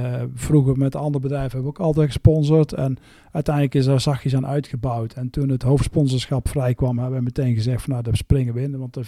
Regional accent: Bladel, North Brabant, Netherlands; ik kom uit Bladel natuurlijk. Ik heb in Bladel altijd een bedrijf gehad.

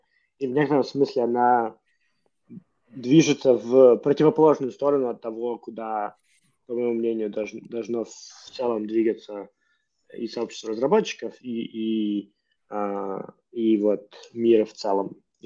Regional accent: Kharkiv, Kharkiv Oblast, Ukraine; moved away as an adult; я, как бы, из Харькова, с Украины, учился в Харькове, работал на американскую компанию, которая занималась машинным обучением, переехал туда

